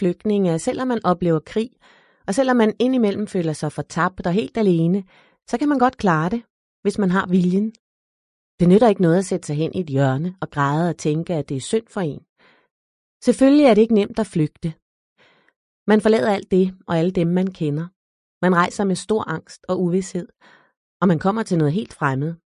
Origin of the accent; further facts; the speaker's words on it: Beirut, Beirut Governorate, Lebanon; now in Denmark; Der er aldrig nogen, der har spurgt mig, hvordan jeg flygtede fra Libanon, og hvordan der var i Beirut under krigen, da jeg var en ung pige i 70'erne og 80'erne.